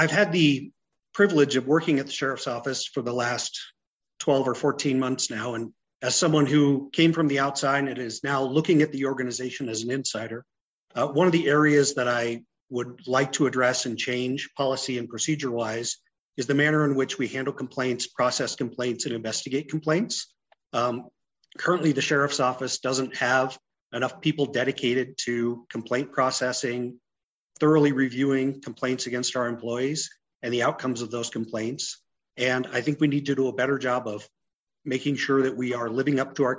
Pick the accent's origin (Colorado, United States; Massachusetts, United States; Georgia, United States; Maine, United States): Colorado, United States; Boulder; I was born and raised in Boulder. I'm a product of the Boulder Valley School District.